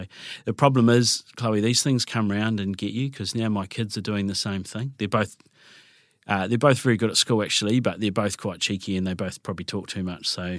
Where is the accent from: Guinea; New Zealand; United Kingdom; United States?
New Zealand; Canterbury; so I was born in 1981. And my parents, Robin and Steve, my dad was a Canterburyan his whole life as well. Mum's from Oamaru and came up, but life was pretty good. I've always kind of lived out east